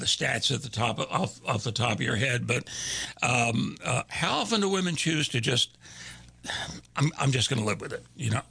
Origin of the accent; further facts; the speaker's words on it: Houston, Texas, United States; my major, I'm from Houston. My major was theater.